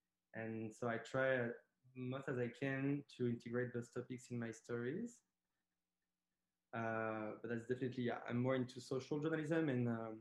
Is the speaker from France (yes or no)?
yes; France; I'm a gay man. So I grew up in France, in the country.